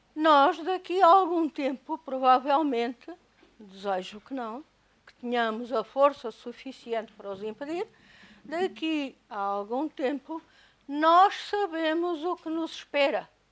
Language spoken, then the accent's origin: Portuguese; Alentejo, Portugal; e as pessoas, no meu Alentejo, por exemplo, de onde eu sou